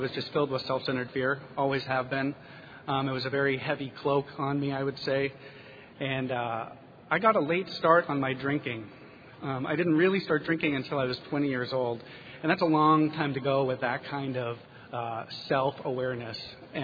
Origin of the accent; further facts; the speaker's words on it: Minnesota, United States; moved away; also born or lived in San Francisco; The third phase, I would say, of my drinking was that I had moved to San Francisco, and I grew up in Minnesota. I had moved to San Francisco, and my life had centered around the bar